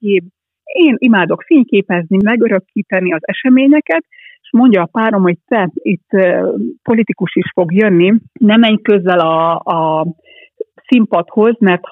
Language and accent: Hungarian; Hungary; now in Cyprus; tudták, hogy én Magyarországról vagyok, akkor hú, hát mit csinálsz te itt Cipruson, Budapest után?